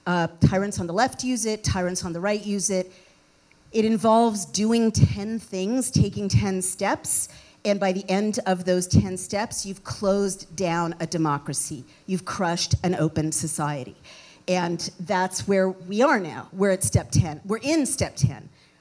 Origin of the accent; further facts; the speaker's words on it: San Francisco, California, United States; I grew up in the Haight-Ashbury. I'm the child of, you know, 3 generations of hippies and proto-hippies and, you know, post-bohemians and radicals from the old country.